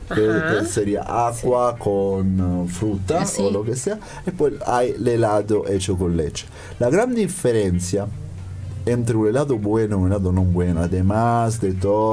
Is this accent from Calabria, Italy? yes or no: yes; Reggio Calabria, Calabria, Italy; Spanish is a second language; also born or lived in Rome; Yo nací al sur, se llama Reggio Calabria, está de frente a la Sicilia, donde está sí. el estrecho de mar entre Sicilia y Calabria. Viví allá y viví también en Roma, ambos.